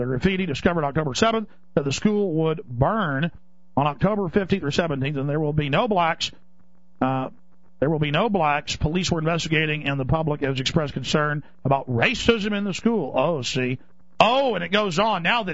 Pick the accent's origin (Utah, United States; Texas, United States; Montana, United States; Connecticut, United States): Texas, United States; Dallas; That was growing up in Dallas, Texas.